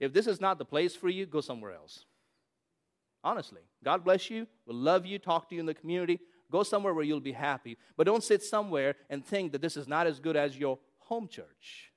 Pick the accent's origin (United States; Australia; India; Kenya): India; Hey, look, I grew up in India, where missionaries have been killed.